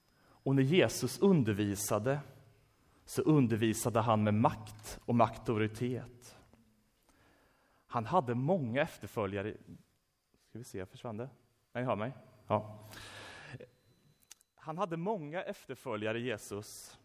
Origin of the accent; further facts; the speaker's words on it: Sweden; Så läser han och ser att vi är från Sverige.